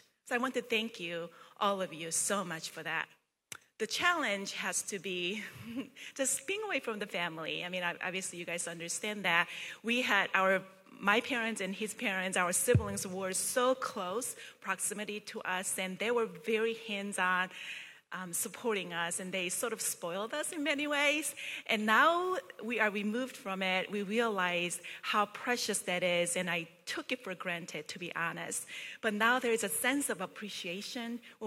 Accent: South Korea; I was born and raised in Korea, so a lot of my childhood and formative years were in Korea.

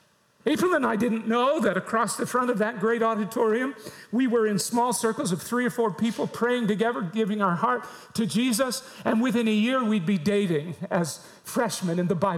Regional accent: Fredericton, New Brunswick, Canada; She was from Bradford, Maine, and I was from Fredericton, New Brunswick.

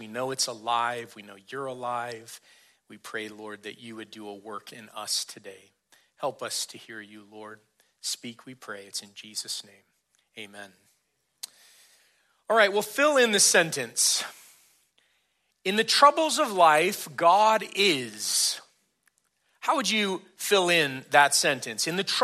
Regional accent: California, United States; You know, growing up in California, we did not have basements because you didn't need basements in California.

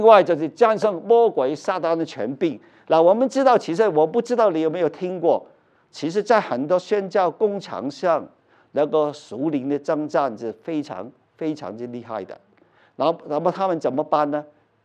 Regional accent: United States; 我们美国人就这样相信。

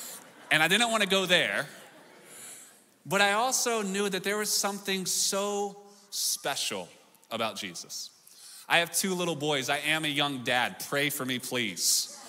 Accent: the South, United States; Hey, also, I'm from the South, so there's no invisible wall here.

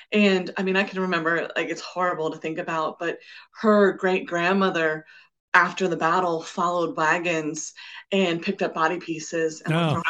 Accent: Virginia, United States; I think part of that is just growing up in Virginia. We just have such a rich history here of our country.

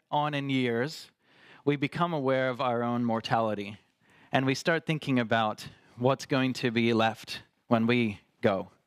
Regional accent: Australia; And I grew up in Australia. I spent most of my life in Australia, and I grew up in a Calvary Chapel church

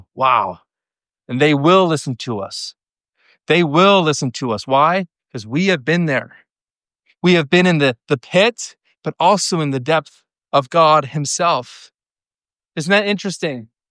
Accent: Newfoundland and Labrador, Canada; And I'm a Newfoundlander. That's why I'm in Ontario.

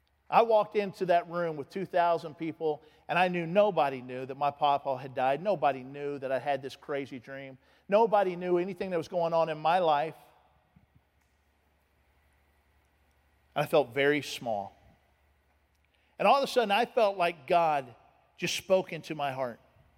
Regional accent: Georgia, United States; One day I was visiting in Florida. I was from Georgia, but I was on vacation.

